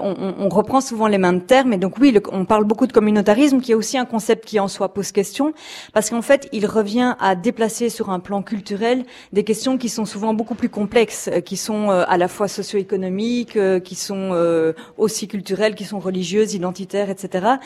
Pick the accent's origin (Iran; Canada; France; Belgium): Belgium; Mais elle me fait sourire en tant que Belge